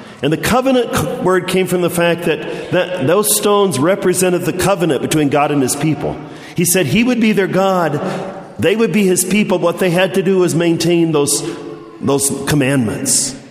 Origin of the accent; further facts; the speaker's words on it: Belpre, Ohio, United States; I was thinking it's probably like my hometown, Belpre. You know, just not much there. No future to it.